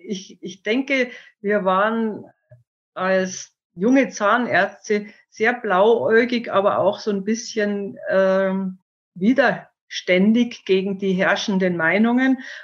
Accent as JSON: {"language": "German", "town": "Munich", "region": "Bavaria", "country": "Germany", "tie": "born or raised there", "said": "Ich bin in München aufgewachsen und wollte aber dann schon nicht mehr in eine Großstadt."}